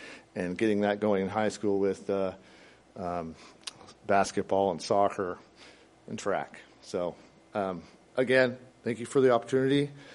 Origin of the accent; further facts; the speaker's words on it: Bow, Washington, United States; And well, I grew up in Bow, graduated from Burlington Edison High School, 1995.